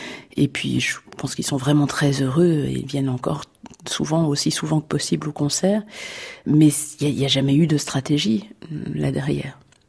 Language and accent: French; Le Chambon-Feugerolles, Auvergne-Rhône-Alpes, France; also born or lived in Firminy; je suis née à Firminy parce que l'hôpital était à Firminy, mais j'ai grandi au Chambon-Feugerolles, qui est une petite ville qui se situe entre Firminy et Saint-Étienne.